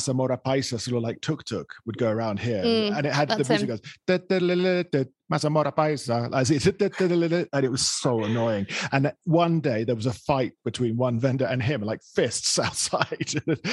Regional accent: England, United Kingdom; oh yeah, I'm from England, I'm British.

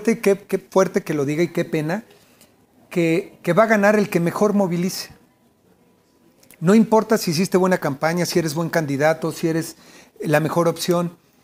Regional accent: Mexico; México es enorme y es bello. Y lo que lo hace bello somos nosotros los mexicanos.

